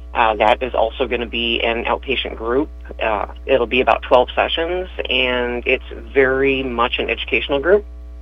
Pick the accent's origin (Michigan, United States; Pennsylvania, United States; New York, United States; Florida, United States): Michigan, United States; moved away as an adult; also born or lived in Texas; I spent the last 10-11 years down there working at the VA. I'm originally from Michigan, so I'm originally a northerner.